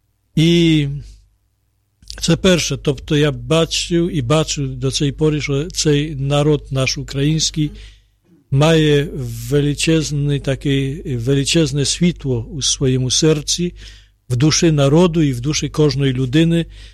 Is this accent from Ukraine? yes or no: no; Poland; Ukrainian is a second language; А також як поляк, який народився і навчався в Польщі, бачу, наскільки ми подібні.